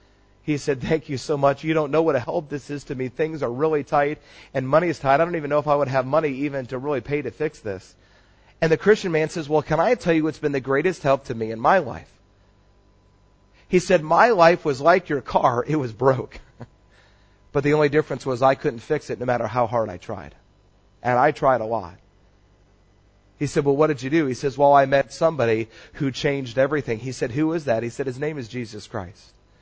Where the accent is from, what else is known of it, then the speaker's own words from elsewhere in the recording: Atlanta, Georgia, United States; And I grew up in Atlanta, Georgia, and they say if you take all the county lines and erase them, and you just go by the metropolitan area and by the population, Atlanta is 90 miles wide.